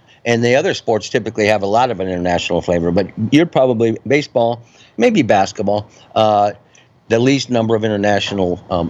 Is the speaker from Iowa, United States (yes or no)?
yes; Iowa, United States; I'm from Iowa, so I feel your pain.